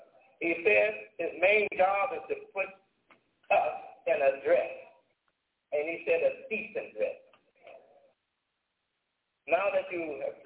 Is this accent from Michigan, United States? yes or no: yes; Detroit, Michigan, United States; So, yes, I was born in Detroit, and Detroit is my home.